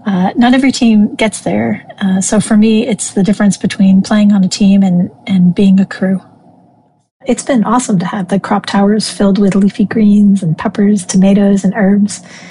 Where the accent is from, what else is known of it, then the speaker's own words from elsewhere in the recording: Rhode Island, United States; my family and friends from growing up in Rhode Island and from different military assignments